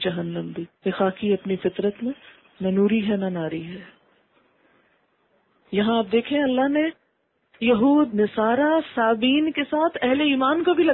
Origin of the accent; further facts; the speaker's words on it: Pakistan; جیسے ہم پاکستانی ہیں، پاکستان ہمارا وطن ہے، ہمیں پاکستان آنے سے کوئی چیز روک نہیں سکتی، یہاں رہنے سے کوئی چیز روک نہیں سکتی